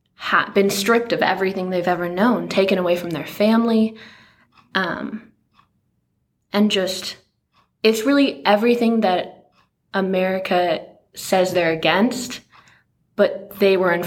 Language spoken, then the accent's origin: English; Lake of the Ozarks, Missouri, United States; I'm from Lake of the Ozarks, Missouri, and I'm currently majoring in creative writing.